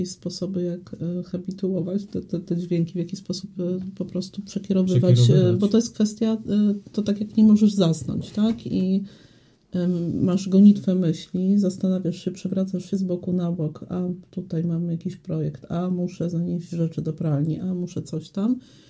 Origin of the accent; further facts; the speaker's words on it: western Poland, Poland; To ja pochodzę z Polski Zachodniej, więc to jest ten taki sznyt trochę niemiecki